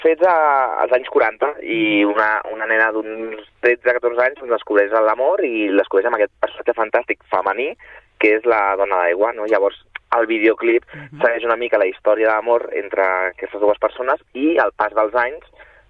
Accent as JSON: {"language": "Catalan", "town": "Sabadell", "region": "Catalonia", "country": "Spain", "said": "jo, òbviament, soc d'allà, soc de la Creu Alta"}